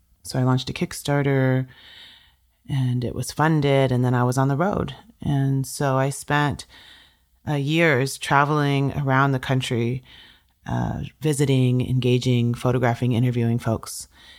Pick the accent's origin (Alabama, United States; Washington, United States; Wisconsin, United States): Washington, United States; I'm from the Swinomish and Tulalip tribes